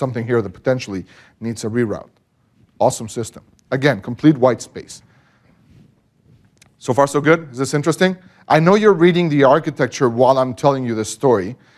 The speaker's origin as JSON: {"language": "English", "country": "Mexico", "said": "I already mentioned I'm from Mexico, so I have no concept of time"}